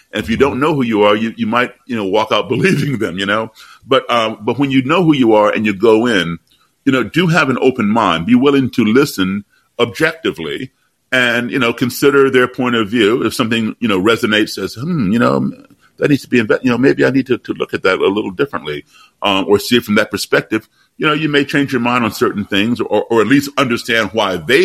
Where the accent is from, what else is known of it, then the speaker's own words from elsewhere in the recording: Chicago, Illinois, United States; born there; I was born in Chicago.